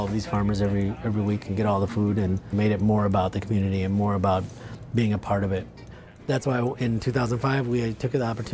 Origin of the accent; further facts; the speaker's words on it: Racine, Wisconsin, United States; also born or lived in South Korea; I was born in South Korea, and then I was adopted by a family in Racine, Wisconsin, and grew up on a farm. With like chickens and vegetables, and then, you know, mostly hay and horses